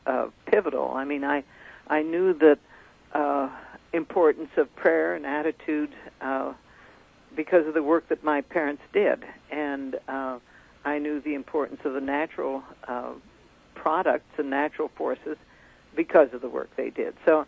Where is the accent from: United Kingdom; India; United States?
India; Yeah, I was born in raised in India.